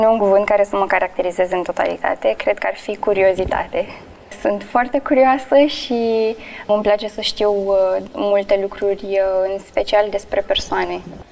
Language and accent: Romanian; Alexandria, Teleorman, Romania; now in Bucharest, Romania; Sunt din Alexandria, acum locuiesc în București.